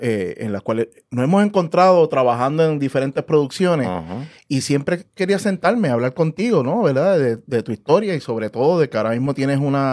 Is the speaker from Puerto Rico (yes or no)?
yes; Bayamón, Puerto Rico; Pues yo toda mi vida he sido de Bayamón, después estuve en Riverview casi toda mi vida.